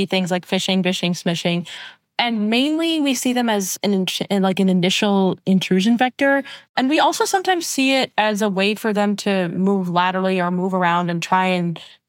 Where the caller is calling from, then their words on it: Austin, Texas, United States; I am recording from Austin, Texas.